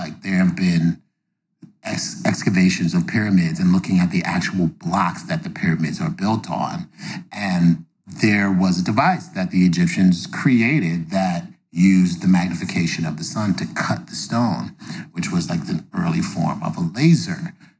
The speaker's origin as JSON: {"language": "English", "region": "New York", "country": "United States", "tie": "born or raised there", "said": "Like I was huge into that as a kid, growing up in New York and hanging out at the Hayden Planetarium"}